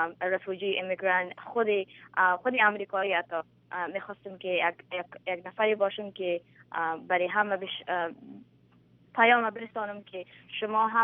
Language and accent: Persian; Afghanistan; ما از افغانستان هستم و ما پراود هستم که ما خودم افغان هستم